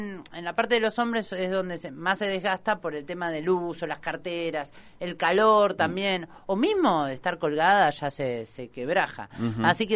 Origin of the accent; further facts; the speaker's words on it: Chubut, Argentina; born there; Yo nací en Chubut.